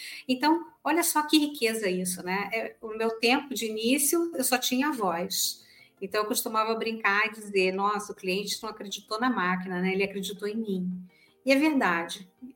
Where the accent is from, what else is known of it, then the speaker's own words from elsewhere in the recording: Rio de Janeiro, Brazil; now in Caxias do Sul, Brazil; eu sou carioca, eu vim para o Rio Grande do Sul em 97, e quando eu cheguei em Caxias do Sul, que é uma cidade fortíssima